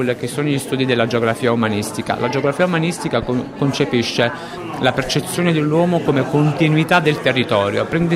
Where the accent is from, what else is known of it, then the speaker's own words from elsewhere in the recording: Naples, Campania, Italy; E per me, essendo napoletano, è fondamentale farlo con la storia.